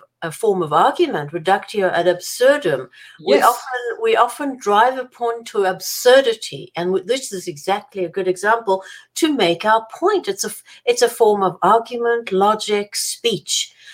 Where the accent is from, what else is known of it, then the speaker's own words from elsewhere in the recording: Israel; I grew up in Israel